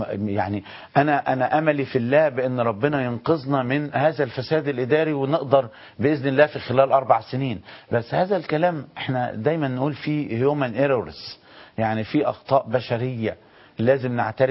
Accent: Egypt; احنا كشعب مصري

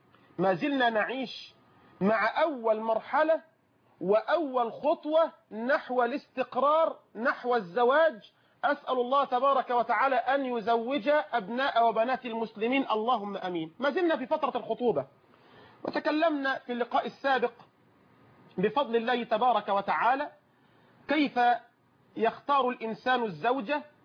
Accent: Egypt

